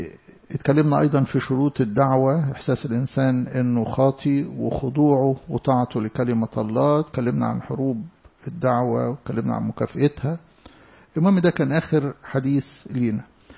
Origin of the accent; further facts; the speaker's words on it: Alexandria, Alexandria Governorate, Egypt; عشان كده مثلا عندنا في اسكندرية هنا